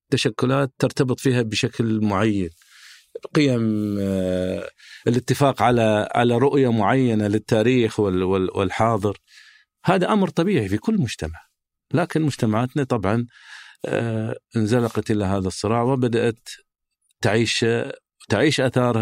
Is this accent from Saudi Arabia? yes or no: yes; Hofuf, Eastern Province, Saudi Arabia; also born or lived in Bahrain; وأنا على فكرة جئتها من منطقة مختلفة، من البحرين. أنا ولدت في البحرين، والدتي في البحرين والوالد في الأحساء، فانتقلت إلى الأحساء وأنا عمري 7 سنوات يمكن أو 8 سنوات، وعشت في منطقة يسمونها الكوت. هذه حارة الكوت هي قلب الهفوف في الأحساء